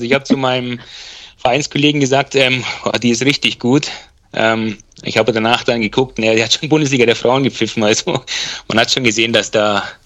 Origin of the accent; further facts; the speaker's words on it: Kaufbeuren, Bavaria, Germany; ich durfte in meiner Heimatstadt in Kaufbeuren zwei Jugendspiele pfeifen.